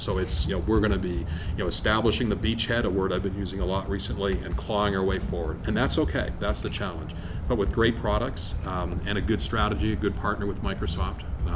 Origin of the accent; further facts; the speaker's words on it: Canada; a tip to my home country of Canada